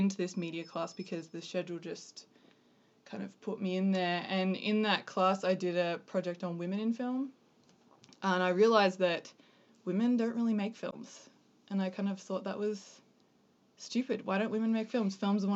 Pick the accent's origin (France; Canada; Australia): Australia; moved away as an adult; now in United States; I grew up in Australia. I moved to America when I was 18, and my family moved to Saudi Arabia.